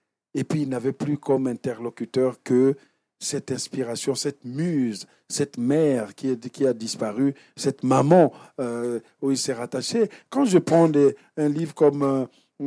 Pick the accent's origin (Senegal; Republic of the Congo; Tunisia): Republic of the Congo; born there; je suis africain, je suis né au Congo-Brazzaville